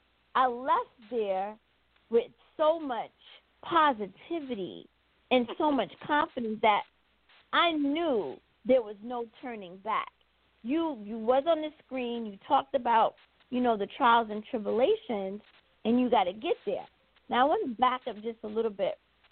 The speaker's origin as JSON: {"language": "English", "town": "Tampa", "region": "Florida", "country": "United States", "said": "So initially, I started to chime in, hey, I'm from Tampa, and then we built that, I guess, audience level from my perspective."}